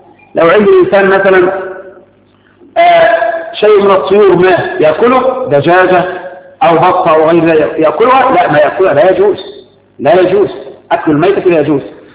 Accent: Egypt; الجراد هو مثل الذي نسميه عندنا في مصر، نسميه عندنا هنا الذي نسميه النفطاط.

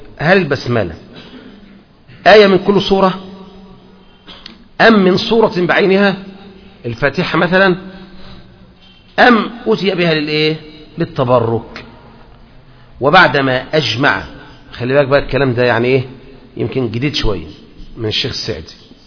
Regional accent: Egypt; إحنا عندنا في مصر كان مشهور مسألة الجهر بالبسملة، لأن المذهب الشافعي عندنا هو الأكثر السائد،

